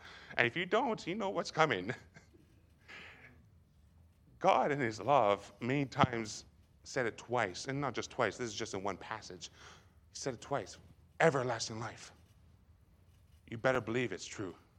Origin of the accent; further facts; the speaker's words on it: Canada; also born or lived in Russia; Traveling around the world, so I'm from Canada. That's why I have an accent, by the way.